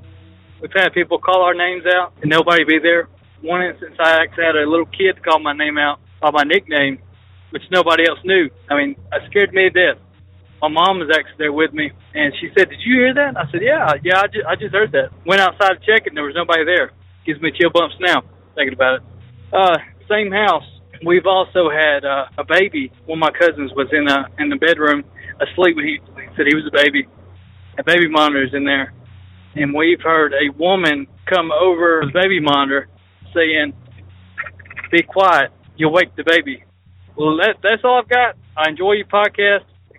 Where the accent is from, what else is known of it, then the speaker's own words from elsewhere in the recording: Ashville, Alabama, United States; I'm from Asheville, Alabama. I've got a few stories for you about my family's house. My whole family's been there for probably 30 years now